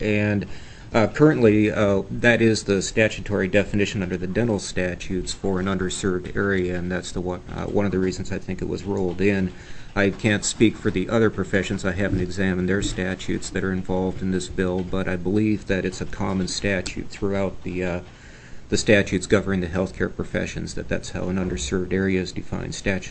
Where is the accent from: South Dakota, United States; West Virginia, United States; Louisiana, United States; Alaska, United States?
Alaska, United States; Juneau; And it allowed me to return here to Juneau, which was my hometown there, and establish a practice where I wanted